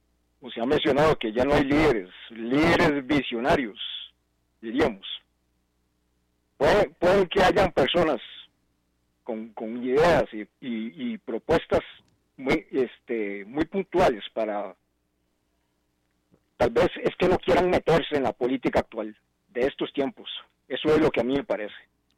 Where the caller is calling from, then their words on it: Desamparados, San José, Costa Rica; de Desamparados.